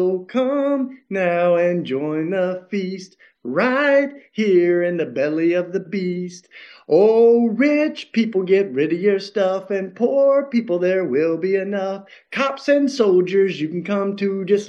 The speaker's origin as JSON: {"language": "English", "region": "Tennessee", "country": "United States", "said": "I'm in Tennessee right now, and this is my home state."}